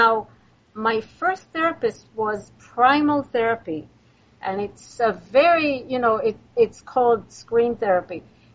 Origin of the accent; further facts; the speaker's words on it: Israel; English is a second language; moved away as an adult; now in United States; I was born and raised in Israel, and there I went to the Academy for the Performing Arts and became a very successful young actor. I came to New York on a grant